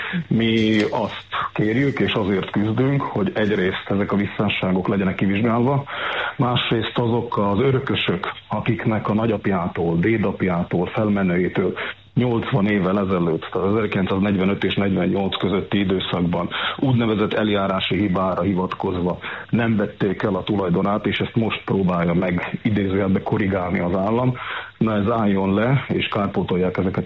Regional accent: Slovakia; Ez a felvidéki magyarként, szerintem ezt nem kell túlságosan ragozni, ez magától értetődő.

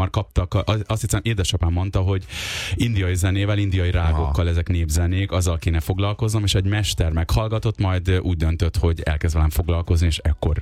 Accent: Hungary; hogy magyar állampolgárságot fog anyukám kérni, és így is születtünk, hogy magyarként éltünk kint.

